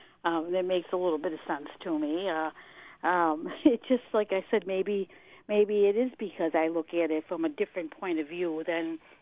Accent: Buffalo, New York, United States; I'm born and raised in Buffalo. I'm a Buffalo old lady now.

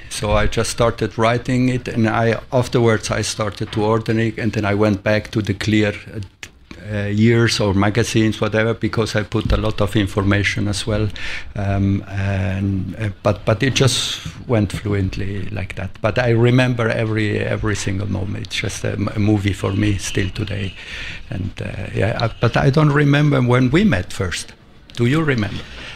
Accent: Argentina; now in Switzerland; I grew up in Argentina, so I came to Switzerland and I discovered this country.

